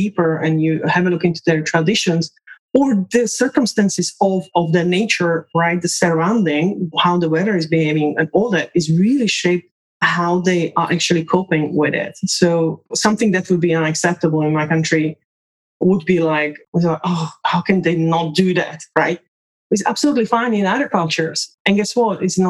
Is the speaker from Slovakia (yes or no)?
yes; Slovakia; born there; English is a second language; I come from Slovakia, which used to be part of Czechoslovakia, which used to be under the communist regime. So I was born in communism. And yeah, I am a communist kid, literally.